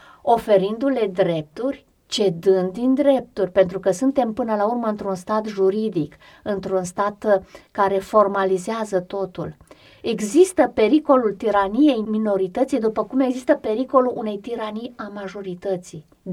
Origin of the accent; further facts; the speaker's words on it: Romania; Faptul că suntem români, că vorbim aceeași limbă și ne înțelegem în limba pe care o vorbim.